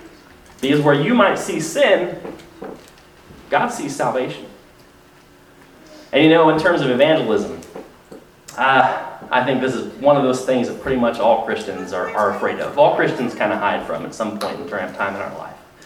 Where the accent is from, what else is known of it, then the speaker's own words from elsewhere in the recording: Tampa, Florida, United States; a gentleman in my hometown. It's more like a home city, Tampa.